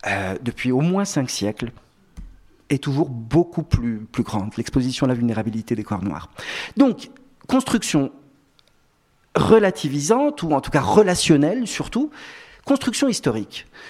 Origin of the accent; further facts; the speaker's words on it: Morocco; also born or lived in Brazil / Argentina; now in France; moi, malgré cette tête incontestablement polonaise que je peux avoir, je suis marocain. Donc, j'ai découvert que j'étais racisé en arrivant en France. J'ai vécu au Brésil.